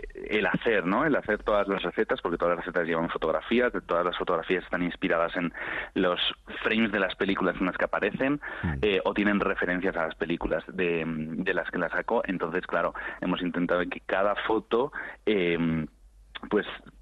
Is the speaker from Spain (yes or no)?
yes; Tafalla, Navarre, Spain; now in Madrid, Spain; Navarro en Madrid. Soy de Tafalla, de un pueblo de, bueno, de la zona media